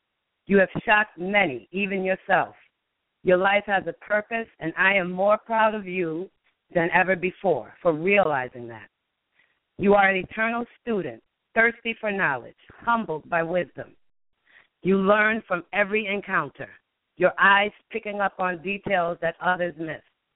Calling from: Connecticut, United States; calling from Connecticut.

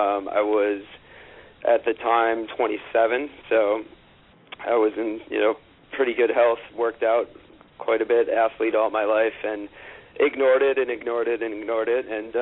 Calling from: Manhattan, New York, United States; Right in Manhattan, in the heart of good old Midtown East.

